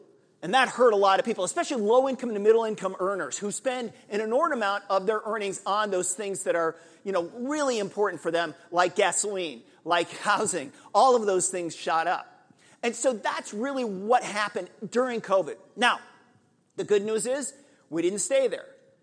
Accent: United States; But then, being American, we overdid it.

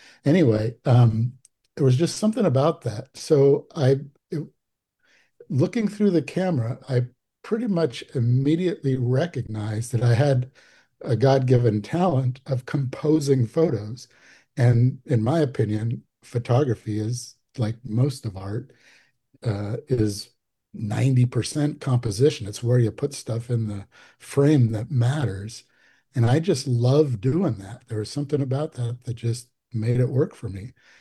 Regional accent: California, United States; now in Alaska, United States; growing up in California, we went and saw snow every couple of years or something when I was a little kid.

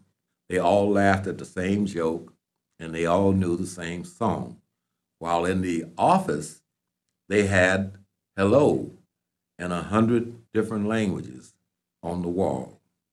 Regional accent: Mississippi, United States; And all of a sudden we get this story 70 miles from me, my hometown, that a kid had come down from Chicago and was killed because he had whistled at a white lady.

